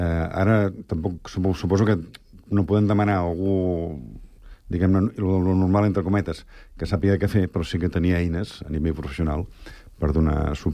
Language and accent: Catalan; Montcada i Reixac, Catalonia, Spain; Jo soc de Montcada, com he dit abans